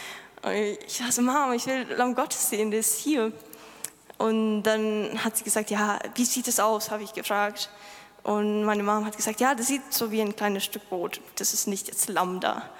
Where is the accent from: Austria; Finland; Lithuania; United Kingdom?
Lithuania; Vilnius, Vilnius County; German is a second language; now in Ulm, Germany; Ich komme aus Litauen. Wer weiß, wo Litauen ist? Bitte, komm. Ja, perfekt. Ich komme von der Hauptstadt Vilnius.